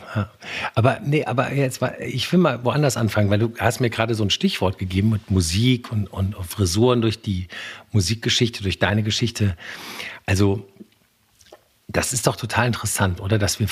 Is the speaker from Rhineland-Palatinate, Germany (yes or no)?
yes; Koblenz, Rhineland-Palatinate, Germany; ich komme ja aus einer Kleinstadt, ne? Ich komme ja aus Koblenz am Rhein, ja, wir haben 100.000 Euro Kleinstadt.